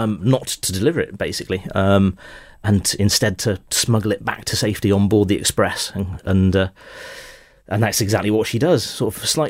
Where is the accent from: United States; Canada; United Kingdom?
United Kingdom; Newport, Wales; So bits of Newport, where I grew up in South Wales